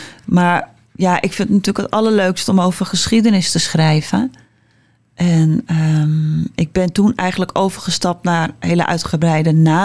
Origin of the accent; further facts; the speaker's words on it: Hoorn, North Holland, Netherlands; now in Alkmaar, Netherlands; Ik kom zelf uit Horen. Ik woon in Alkmaar. Dus ik zit echt een beetje op dat randje.